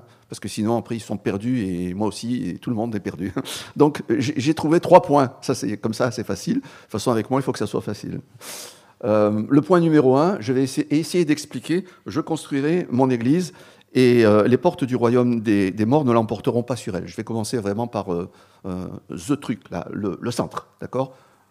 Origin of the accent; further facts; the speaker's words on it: Marseille, Provence-Alpes-Côte d'Azur, France; Moi, je viens de Marseille.